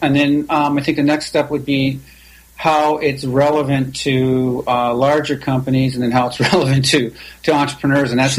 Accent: Toronto, Ontario, Canada; now in Irvine, United States; So I still actually, I'm almost 50-50 between Irvine and Toronto. I'm Canadian and American, dual citizenship.

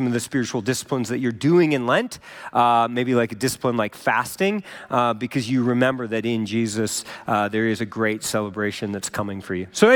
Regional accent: Minnesota, United States; now in Colorado, United States; Like, I grew up in Minnesota, and I know that it's just better here.

